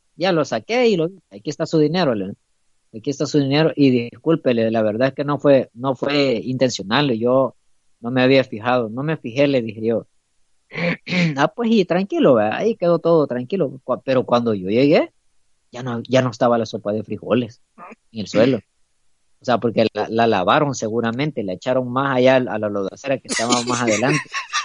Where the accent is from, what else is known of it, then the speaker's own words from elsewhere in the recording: El Salvador; Pero como somos salvadoreños, lo que no hay, papá, se inventa.